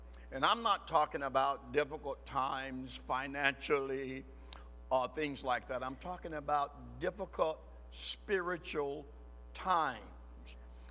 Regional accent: Mississippi, United States; we've just gotten back from a trip to Mississippi, my home state. I was born in the state of Mississippi

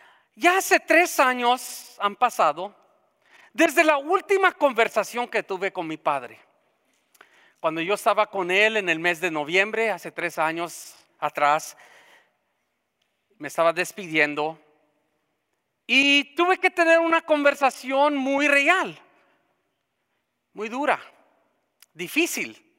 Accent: Mexico; pues México también, somos algunos de México.

